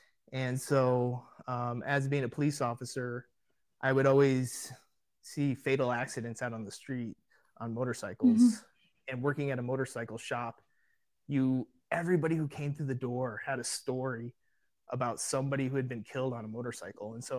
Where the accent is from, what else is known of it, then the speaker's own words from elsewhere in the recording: Chicago, Illinois, United States; now in Tucson, United States; So to back up, I'm from the Chicago area. And you think about like Chicago. Yeah, you're right. It's not a good place to grow up riding dirt bikes.